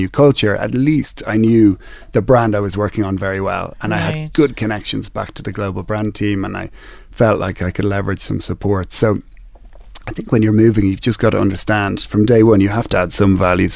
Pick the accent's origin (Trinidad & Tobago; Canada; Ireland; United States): Ireland; I was born in Ireland. I was educated in Ireland.